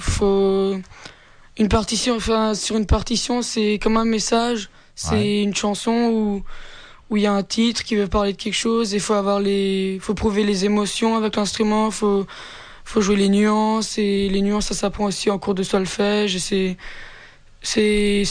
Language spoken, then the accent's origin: French; Ettendorf, Grand Est, France; je viens d'Ettendorf. J'ai 15 ans, j'ai deux frères et une sœur.